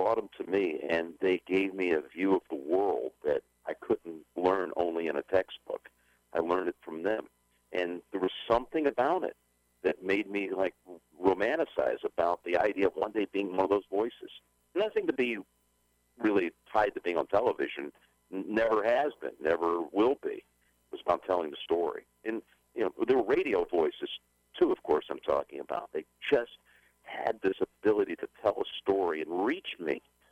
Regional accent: Colts Neck, New Jersey, United States; I'm from Colts Neck, New Jersey. I'd gone to high school up there in Marlboro High School outside of Colts Neck.

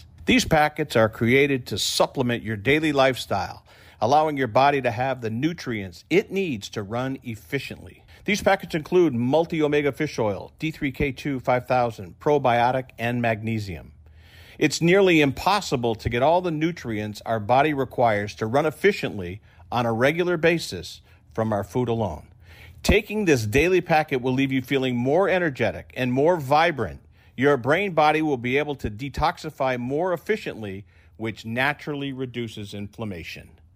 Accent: Boston, Massachusetts, United States; Growing up in the Boston area, I mean, that 85 Bears team, my Lord.

